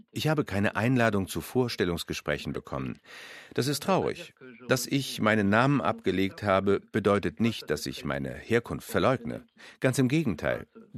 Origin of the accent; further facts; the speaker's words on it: Algeria; born there; German is a second language; Alles verbindet mich mit Algerien. Meine Muttersprache, mein Wesen, meine Haut. Algerien ist für mich immer in meinem Herzen.